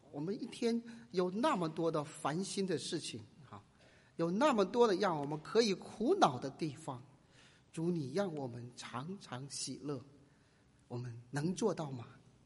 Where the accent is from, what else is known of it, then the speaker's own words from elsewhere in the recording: China; 我们中国人最明白什么是皇帝的旨意